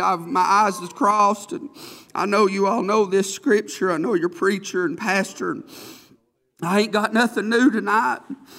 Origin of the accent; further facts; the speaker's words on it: United States; I'm thankful I'm an American, thankful for my country